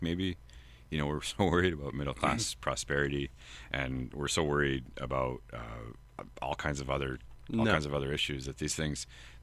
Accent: Buffalo, New York, United States; Like, I'm from Buffalo, you know? Like I live on the west side, you know?

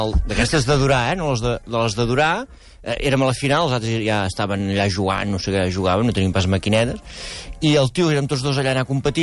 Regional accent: Arbúcies, Catalonia, Spain; I havia de marxar d'Arbúcies, i jo sóc molt d'Arbúcies

